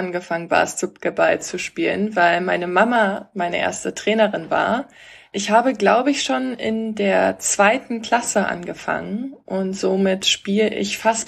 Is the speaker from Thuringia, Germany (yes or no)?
no; Eutin, Schleswig-Holstein, Germany; Also ich komme ursprünglich aus dem Norden in der Nähe der Ostsee, das heißt Eutin.